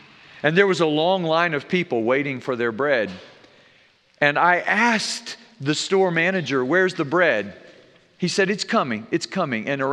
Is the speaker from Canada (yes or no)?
no; Groß-Gerau, Hesse, Germany; I had the advantage growing up in Germany, living in a little village called Großgerau, to live above a bakery.